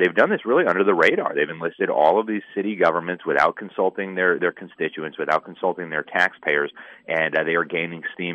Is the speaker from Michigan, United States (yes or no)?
no; Miami, Florida, United States; I don't live in Miami anymore, but it's still my hometown, and I still maintain a lot of contacts. I have my family there.